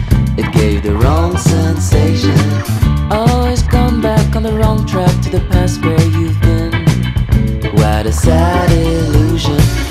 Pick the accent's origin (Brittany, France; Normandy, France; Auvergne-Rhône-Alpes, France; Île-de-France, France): Île-de-France, France; Paris; on se dit on a quand même de la chance d'être parisien.